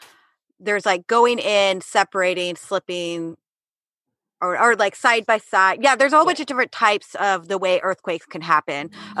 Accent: Paso Robles, California, United States; It also runs very close to my hometown, Paso Robles.

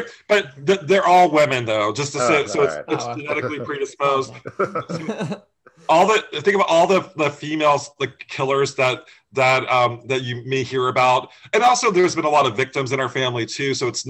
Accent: Florida, United States; now in Massachusetts, United States; And I'm not even from Massachusetts, by the way. I'm originally from Florida and I went to college here.

